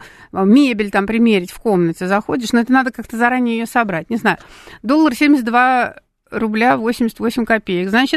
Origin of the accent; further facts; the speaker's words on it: Moscow, Russia; мы москвичи, богатые люди.